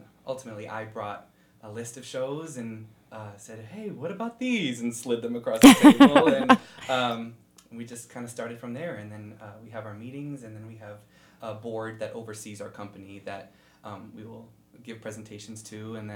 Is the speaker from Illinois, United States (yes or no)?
yes; Crete, Illinois, United States; I'm from Crete, Illinois. It's a south suburb of Chicago.